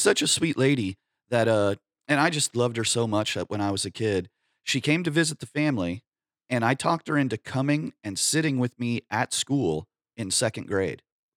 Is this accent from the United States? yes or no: yes; North Platte, Nebraska, United States; also born or lived in Sabetha; my mom and dad and I moved from Sabetha to North Platte, Nebraska in like 76, I think.